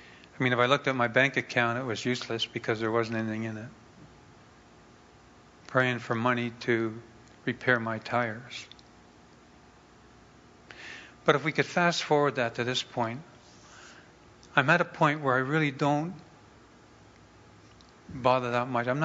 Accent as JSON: {"language": "English", "town": "Toronto", "region": "Ontario", "country": "Canada", "tie": "born or raised there", "also_born_or_lived": "Quebec", "said": "And this was up in Quebec, and I was ready to head back to my hometown, which is Toronto, and do something."}